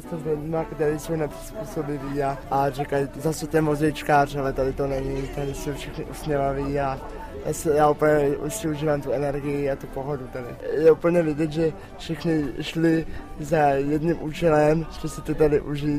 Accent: Cheb, Karlovy Vary Region, Czechia; Já jsem z Chebu.

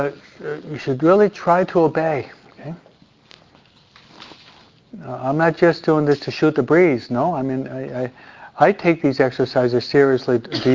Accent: New York, United States; But I'm a New Yorker. I'm concise and to the point.

